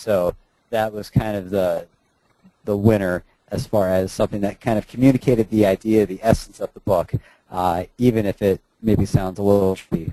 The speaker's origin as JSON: {"language": "English", "town": "Philadelphia", "region": "Pennsylvania", "country": "United States", "said": "I'm from Philadelphia originally"}